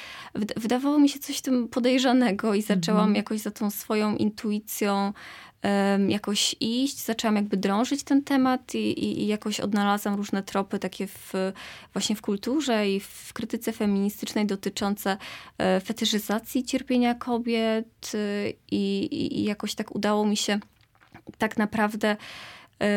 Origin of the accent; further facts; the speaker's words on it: Zielona Góra, Lubusz Voivodeship, Poland; no ja akurat jestem z Zielonej Góry i studiowałam w Poznaniu germanistykę